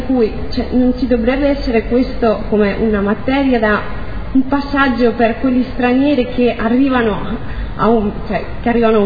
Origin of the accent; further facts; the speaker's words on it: Spain; Italian is a second language; io da spagnola, che tra l'altro con gli italiani non è che ci sia tanta differenza